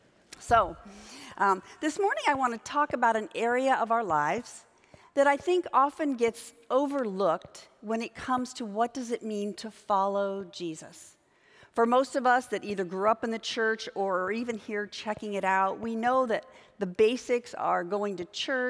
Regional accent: California, United States; also born or lived in Midwest; I am from Southern California, and the 9 winters that we lived out here in the Midwest were traumatic for me.

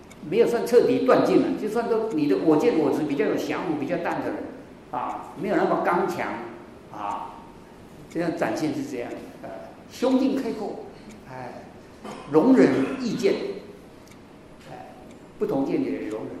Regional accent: China; 我们中国人是重视四分力啊

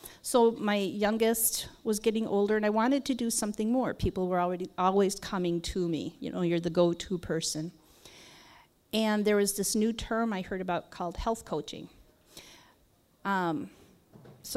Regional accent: Minneapolis, Minnesota, United States; I grew up in Minneapolis. That's right. And even though I had a house with a little tiny plot, I was always in the dirt.

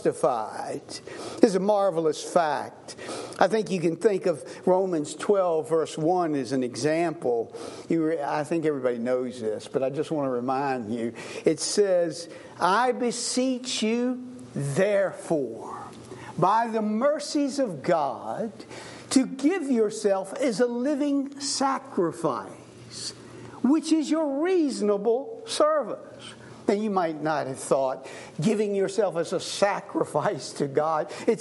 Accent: United States; I'm American. I live in this culture. I know this culture fairly well. Not so much other cultures.

